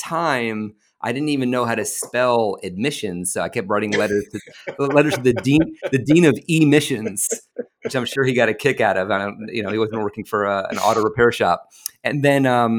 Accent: Connecticut, United States; And again, you know, we're from Connecticut, so we didn't know anything about the business.

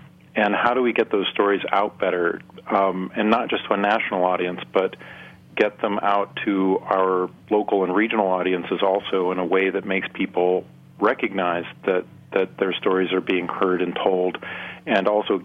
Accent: Nebraska, United States; Whether it's here in my home state of Nebraska, which has some intensely complex politics and regional divides

